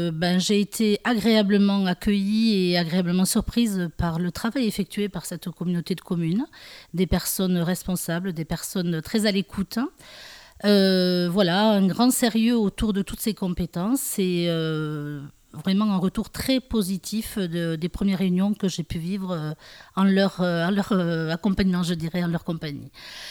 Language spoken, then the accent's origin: French; Gaujac, Occitanie, France; je suis née sur l'Ombès, j'ai toujours vécu ici.